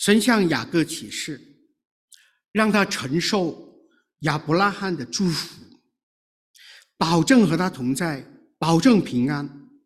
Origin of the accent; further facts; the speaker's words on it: China; 就是我们中国人求占问卜的那个一反一正的那个叫圣杯啊